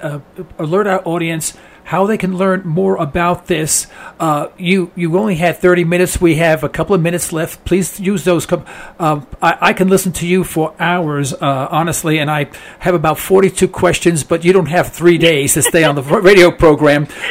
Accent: New York City, New York, United States; I'm sorry, I'm from New York City. I know cattle have 4 feet, you know, and that's about it.

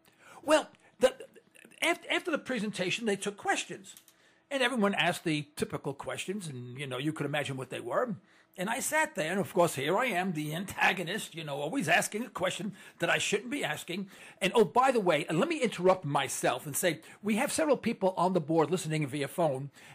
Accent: East Harlem, New York, United States; Okay, well, I'm from East Harlem, New York.

